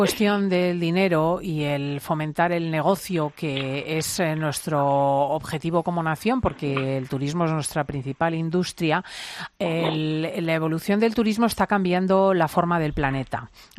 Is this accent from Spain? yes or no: yes; Spain; no somos expertos los españoles